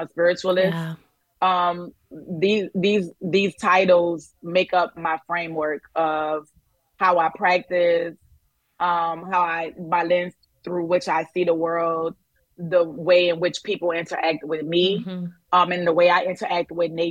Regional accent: New Orleans, Louisiana, United States; And so growing up in New Orleans, and, you know, going to Mass every Sunday, going to Catholic school, but also my mom was Baptist.

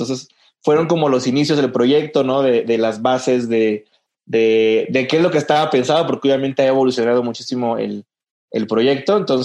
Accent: Veracruz, Mexico; soy de Veracruz, es pues, un lugar chiquito

